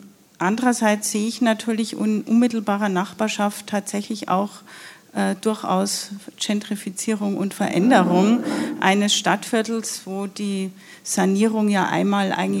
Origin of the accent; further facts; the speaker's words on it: Regensburg, Bavaria, Germany; now in Munich, Germany; Mein Mann ist ja nicht in München, deswegen gehöre ich zu den Schicksalen, die am Wochenende immer pendeln in meine Heimatstadt Regensburg.